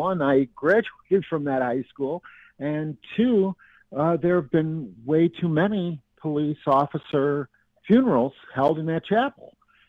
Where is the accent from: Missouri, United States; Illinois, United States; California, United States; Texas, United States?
Illinois, United States; Chicago; not only as a reporter, but as a Chicagoan